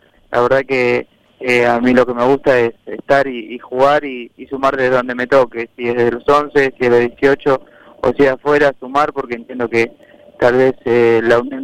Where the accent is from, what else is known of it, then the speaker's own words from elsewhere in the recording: Azul, Buenos Aires Province, Argentina; tengo a mi ciudad natal Azul muy cerca